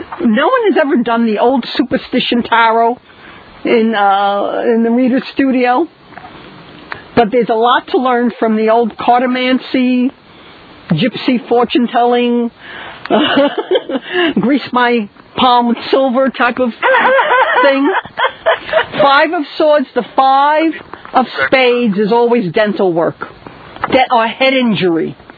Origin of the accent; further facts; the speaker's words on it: Coney Island, New York, United States; Remember, I was brought up in Coney Island.